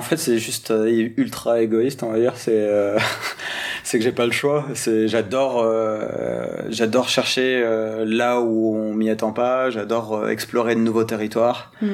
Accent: the Alps, France; j'ai vécu dans les Alpes, j'ai grandi dans les Alpes. Ensuite, je suis parti à l'étranger pour revenir ici

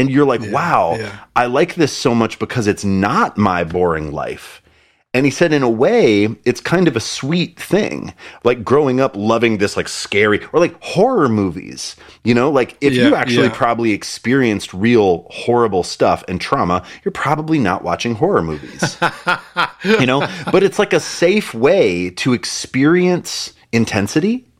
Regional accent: Montana, United States; I grew up in Montana, away from anywhere, away from city

